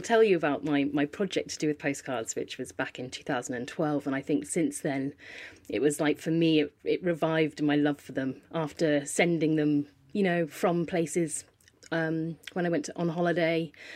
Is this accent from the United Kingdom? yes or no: yes; Poole, South West England, United Kingdom; also born or lived in London; I was born in Poole Hospital, grew up down here, and after university and living here for a bit, I moved to London for 13 years. And I think lockdown was the time where I had a think about where I wanted to be. And I came back to where I'm from.